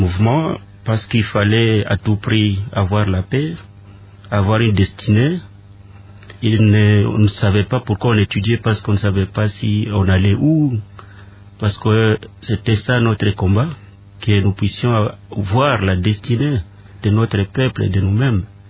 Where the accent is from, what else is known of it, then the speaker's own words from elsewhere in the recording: Bukavu, South Kivu, DR Congo; Je suis né à Bukavu, à Birava, le 24 janvier 1973.